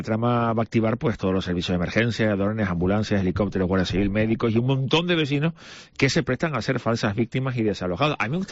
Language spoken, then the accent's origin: Spanish; Canary Islands, Spain; somos muchos los canarios que en los últimos años hemos ido de vacaciones a La Graciosa